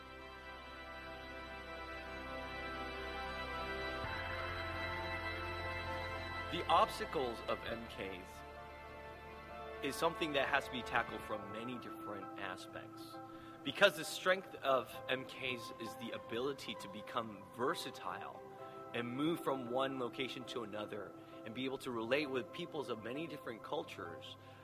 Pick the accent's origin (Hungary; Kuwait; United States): Hungary; Budapest; I am a MK from Budapest, Hungary.